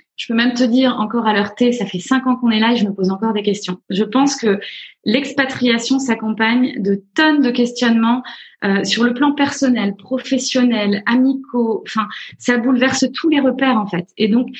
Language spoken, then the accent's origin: French; France; accent: French; mon accent, au bout de 2 minutes, on me dit « Oh, you're so French, you're so cute !»